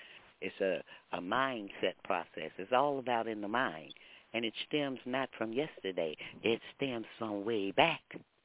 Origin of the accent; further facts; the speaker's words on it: Louisiana, United States; I'm out the South, so, I mean, I'm not from New Orleans, but I'm right across the river, okay?